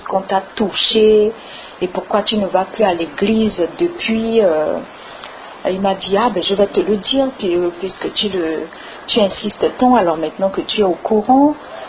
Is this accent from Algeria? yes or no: no; French Guiana; Moi, j'ai grandi ici. Et je suis guyanaise de deuxième patrie, hein.